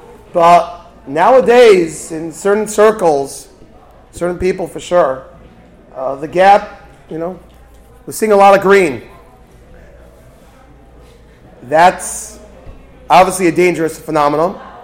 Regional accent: New York City, New York, United States; I come from New York.

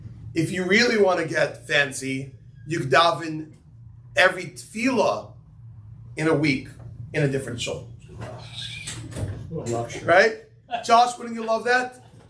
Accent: New York, United States; I come from New York, where they have minion factories.

